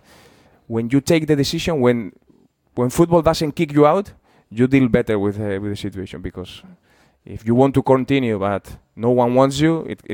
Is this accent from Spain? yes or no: yes; San Sebastián, Basque Country, Spain; I came from my hometown team. We almost win the league with Real Sociedad.